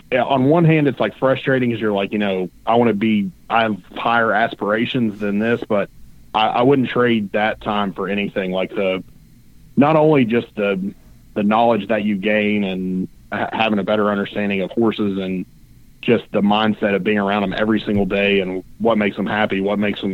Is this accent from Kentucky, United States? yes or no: yes; Lexington, Kentucky, United States; Yeah, so basically I grew up in Lexington, and my dad was basically just a gambler that was an attorney, and he loved going to the Red Mile.